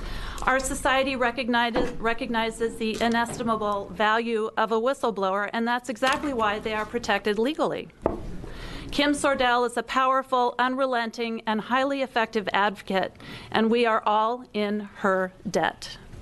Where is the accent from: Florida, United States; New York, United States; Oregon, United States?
Oregon, United States; Portland; I'm from Portland, Oregon, and I'm speaking as a former administrator in Portland Public Schools